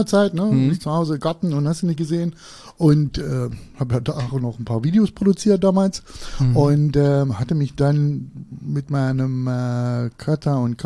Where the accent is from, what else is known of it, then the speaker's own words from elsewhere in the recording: Harz, Germany; Ja, ich komme aus dem Harz